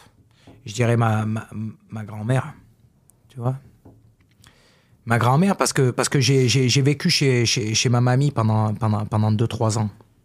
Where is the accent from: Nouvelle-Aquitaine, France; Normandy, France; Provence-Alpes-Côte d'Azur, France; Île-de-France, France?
Provence-Alpes-Côte d'Azur, France; Carpentras; Et pourtant moi, je viens du sud de la France, d'une ville qui s'appelle Carpentras. On est très loin de Paris, on est très loin du showbiz